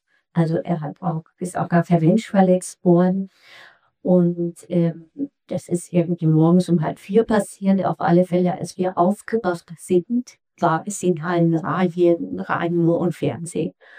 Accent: Germany; also born or lived in Italy; Mitte der 80er Jahre habe ich als Deutsche in Italien gelebt.

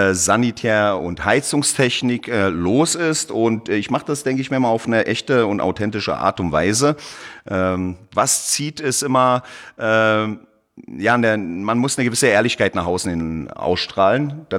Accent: Berlin, Germany; Bin Berliner Junge und genieße aber mal gerne die Zeit oder eine Auszeit hier in den Bergen.

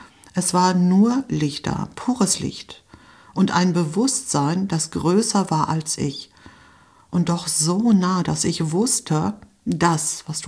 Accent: Greece; Ich bin Griechin, wie ihr wisst. Und in Griechenland gehört der Glaube einfach dazu.

